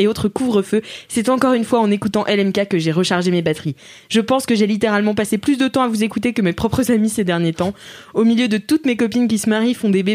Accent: Nantes, Pays de la Loire, France; puisque je viens de Nantes, je vous le rappelle.

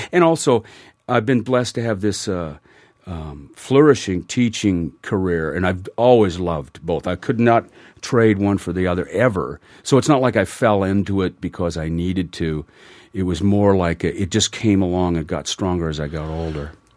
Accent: Seattle, Washington, United States; now in Los Angeles, United States; So I came back to the States, took a job up in my hometown of Seattle

